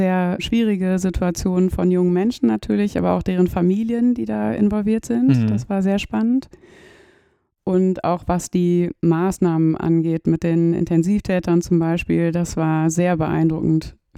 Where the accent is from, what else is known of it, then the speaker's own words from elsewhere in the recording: Münster, North Rhine-Westphalia, Germany; Und da war meine Heimatstadt Münster natürlich ja prädestiniert